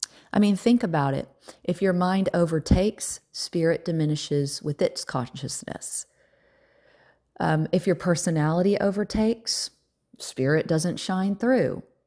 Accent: Southern US, United States; accent: Southern; Wow, I'm this Southerner with this accent, and I need to change that.

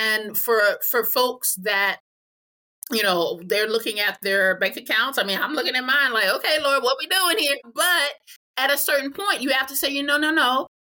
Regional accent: New York, United States; now in Los Angeles, United States; I'm originally from New York, and although I like having grown up in New York, I am perfectly happy living here in LA.

